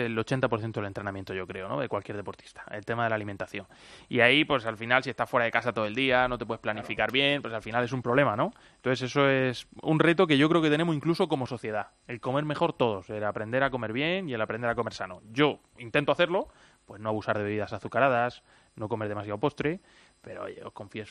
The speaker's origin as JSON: {"language": "Spanish", "town": "Murcia", "region": "Region of Murcia", "country": "Spain", "said": "Yo que soy de Murcia le llamamos hacer lo que toca"}